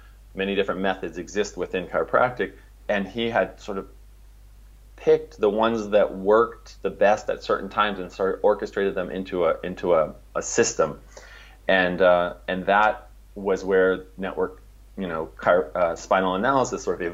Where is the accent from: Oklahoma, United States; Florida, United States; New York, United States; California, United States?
California, United States; I grew up in California, she grew up on Long Island.